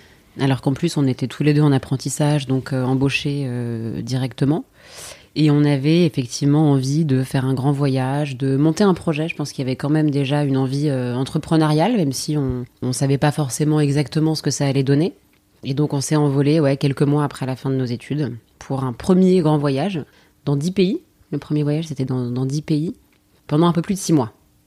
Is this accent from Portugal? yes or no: no; France; born or raised there